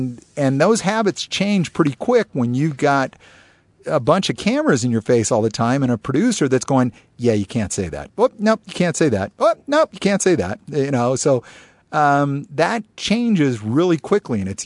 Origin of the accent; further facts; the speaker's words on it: California, United States; also born or lived in Alaska / Connecticut; Look, I grew up in California, Alaska, and Connecticut. So it's not like I grew up in these bastions of the church.